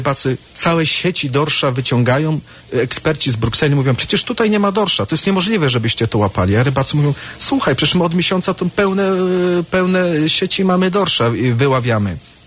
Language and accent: Polish; Szczecin, West Pomeranian Voivodeship, Poland; Sam jestem ze Szczecina.